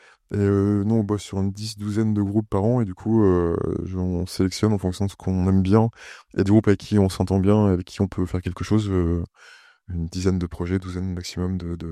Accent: Poitiers, Nouvelle-Aquitaine, France; quand j'étais ado à Poitiers

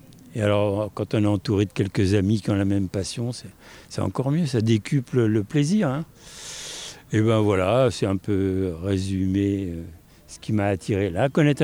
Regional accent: Paris, Île-de-France, France; also born or lived in Brittany; je suis parisien, mais je me rends compte que j'ai vécu plus en Bretagne qu'à Paris, donc je suis presque accepté maintenant en Bretagne depuis 40 ans que j'y suis.

